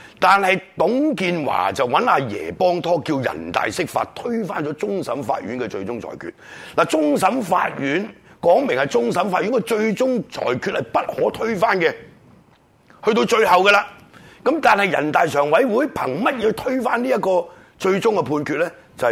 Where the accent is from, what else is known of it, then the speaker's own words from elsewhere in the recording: Hong Kong; 对我哋香港人嚟讲，香港基本上系沦陷。